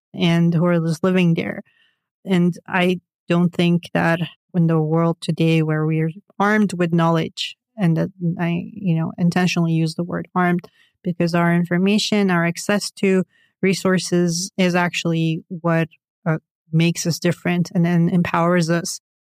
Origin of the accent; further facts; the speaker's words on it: Iran; I am from Iran. We're very kind. We're very hospitable. Really nice people.